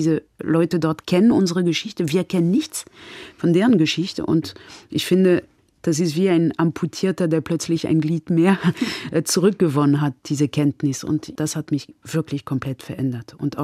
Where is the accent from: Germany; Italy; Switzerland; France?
France; German is a second language; dass ich als Französin bis jetzt, bis zur Mitte meines Lebens nie, weder in der Schule noch an der Uni noch sonst wie irgendwas Vernünftiges über Afrika gehört hat.